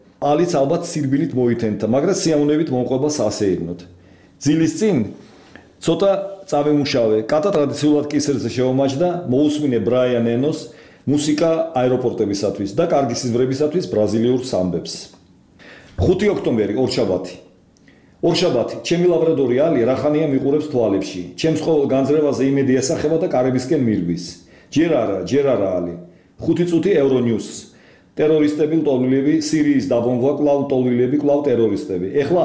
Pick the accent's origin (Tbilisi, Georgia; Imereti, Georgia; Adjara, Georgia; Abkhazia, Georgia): Tbilisi, Georgia; born there; აკადემიის შემდეგ მივდივარ გადაღებაზე ასათიანის ყოფილი ენგელსის ქუჩაზე. აქ 56 ნომერში დავიბადე